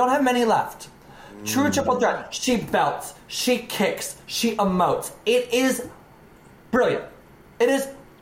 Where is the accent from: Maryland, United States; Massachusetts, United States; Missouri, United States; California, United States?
Maryland, United States; I'm from Maryland.